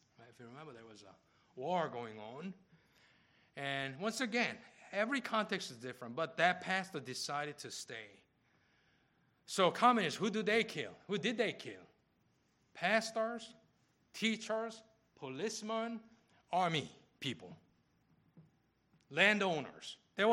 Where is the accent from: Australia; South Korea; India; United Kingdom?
South Korea; now in United States; When I go back to my hometown, Korea, I always visit my home church.